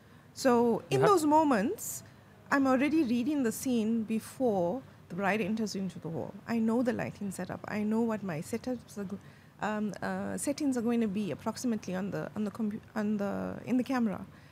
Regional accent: India; Because coming from a background, I'm Indian by nationality.

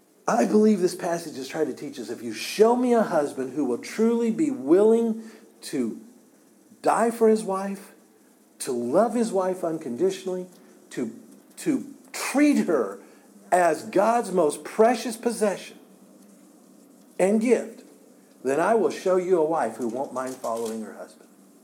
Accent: Kansas, United States; Now, I was born and raised in Kansas. It was no big deal to move to Wichita from where I lived, 30 miles away.

